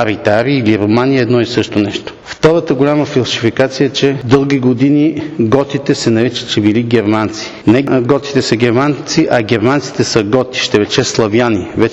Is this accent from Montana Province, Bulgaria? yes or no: yes; Berkovitsa, Montana Province, Bulgaria; аз съм от Берковица